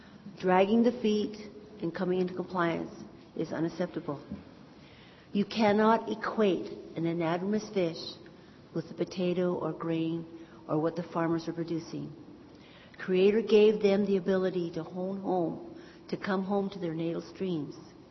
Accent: Hoopa, California, United States; born there; I was born in 1951 in Hoopa on the reservation.

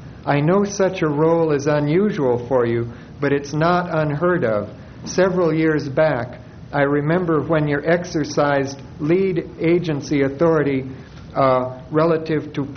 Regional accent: Atascadero, California, United States; from Atascadero.

